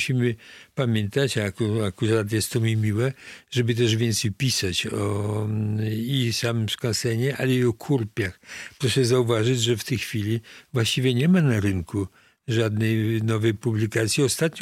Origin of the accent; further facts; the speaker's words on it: Masovian Voivodeship, Poland; bo ja jestem kurpiem białym, co widać po moich włosach.